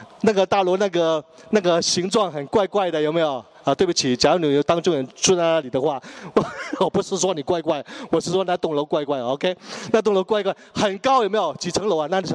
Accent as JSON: {"language": "Chinese", "region": "northern China", "country": "China", "said": "因为我是北方人"}